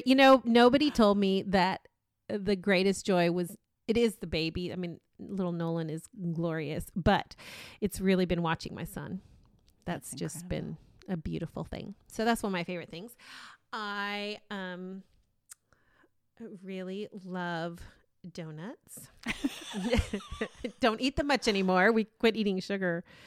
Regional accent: Ethiopia; Because of growing up in Ethiopia, it's one of my favorite places.

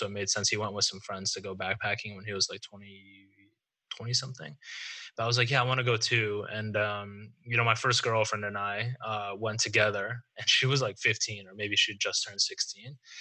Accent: Wisconsin, United States; I grew up in Wisconsin

